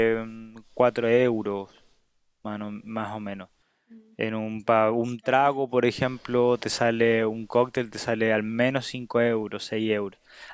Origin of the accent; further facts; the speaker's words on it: Chile; moved away; yo salí hace 3 años de Chile, volví el último junio en este año.